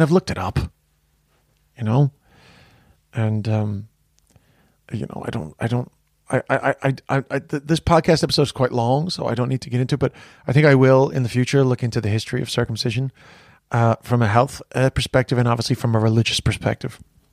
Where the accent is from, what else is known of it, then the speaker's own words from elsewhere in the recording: London, United Kingdom; born there; I was born in London.